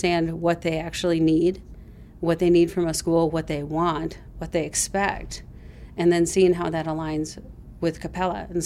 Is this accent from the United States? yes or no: yes; Bloomington, Minnesota, United States; now in Minneapolis, United States; I am homegrown. I'm from Bloomington.